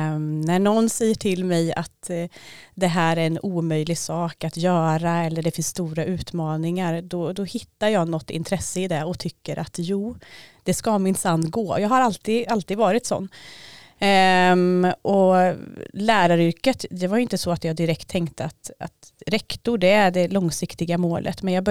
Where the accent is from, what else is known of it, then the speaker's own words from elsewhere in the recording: Värmland, Sweden; now in Örebro, Sweden; jag är värmlänning från början, men flyttade till Örebro för ungefär 20 år sedan. På grund av ett hästintresse faktiskt.